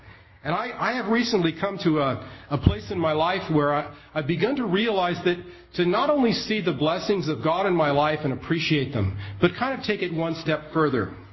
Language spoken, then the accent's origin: English; Maryland, United States; I'm from Maryland. I'm the son of alcoholic parents. I was raised in a cult.